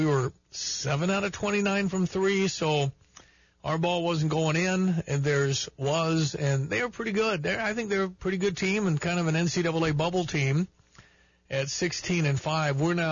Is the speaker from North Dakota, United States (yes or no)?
yes; North Dakota, United States; We're fine. We're from North Dakota.